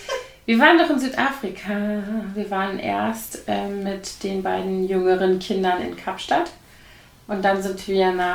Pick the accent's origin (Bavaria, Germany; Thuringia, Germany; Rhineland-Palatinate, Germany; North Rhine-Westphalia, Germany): Rhineland-Palatinate, Germany; Koblenz; now in Berlin, Germany; seit ich in Berlin bin, eben nicht mehr, weil das so weit ist von hier. Ne? Also von Koblenz aus, meiner Heimatstadt, bist du in 400 Kilometern in Paris.